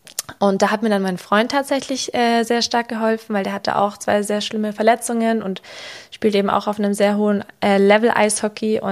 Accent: Reichersbeuern, Bavaria, Germany; Ich komme aus Reichersbeuern und dort haben wir auch einen Eisplatz im Dorf.

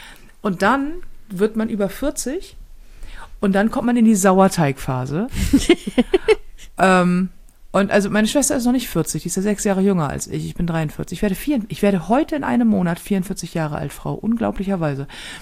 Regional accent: Hamburg, Germany; und das sage ich als Hamburger nur sehr ungerne

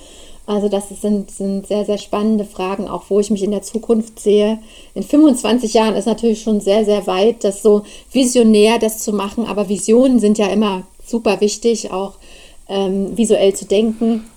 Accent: Leipzig, Saxony, Germany; ich komme aus Leipzig.

